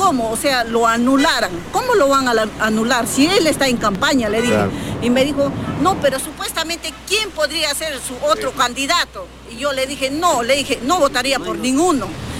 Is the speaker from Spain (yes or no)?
no; Cocachacra, Peru; Yo soy de Cocachacra, la parte de Tupac.